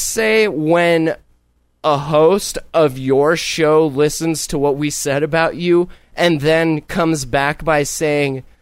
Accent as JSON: {"language": "English", "region": "California", "country": "United States", "tie": "born there", "said": "Interesting, because I was born in California, not here."}